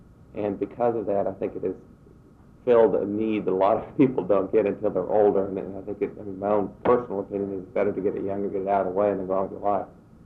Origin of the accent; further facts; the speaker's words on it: Wichita, Kansas, United States; I grew up in Wichita.